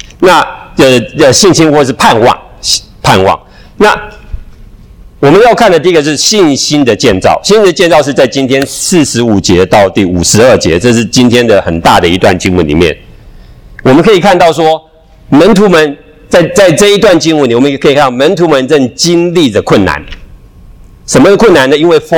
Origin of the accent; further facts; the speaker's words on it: Taiwan; also born or lived in United States; 我后来有一段时间回去台湾住，我是从台湾来的。我到台湾住，因为我是从等于是我这样是从美国回去的